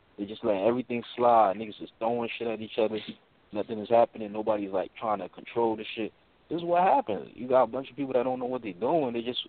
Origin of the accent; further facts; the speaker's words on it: New Jersey, United States; I'm from Jersey too.